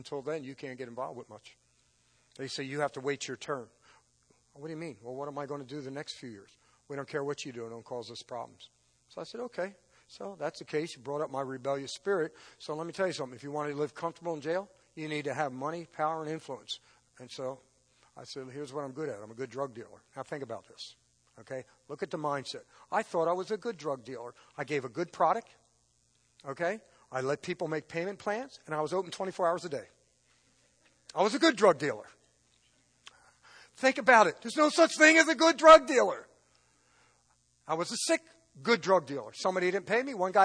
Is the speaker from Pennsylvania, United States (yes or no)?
yes; Philadelphia, Pennsylvania, United States; Now, I'm from Philadelphia, and I'm in there with illegal immigrants.